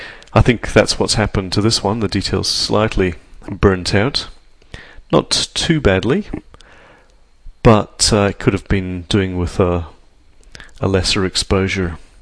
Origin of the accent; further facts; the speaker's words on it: Aberdeen, Scotland, United Kingdom; It reminds me of my hometown of Aberdeen in Scotland, where the streets, certainly when I was a youth, had in the order of 2 million roses.